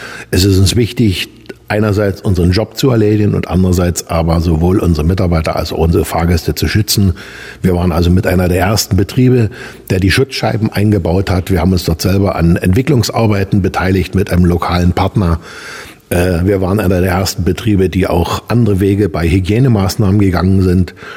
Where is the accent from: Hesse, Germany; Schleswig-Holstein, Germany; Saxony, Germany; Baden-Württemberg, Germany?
Saxony, Germany; Görlitz; Auch meine Heimatstadt Görlitz an der Neiße ist immer ein bisschen was Besonderes.